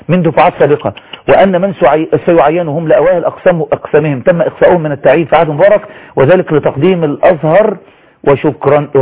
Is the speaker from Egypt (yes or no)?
no; Morocco; صحيح أنا مغربية لكنني من أشد معجبين بنات مصر الجديدة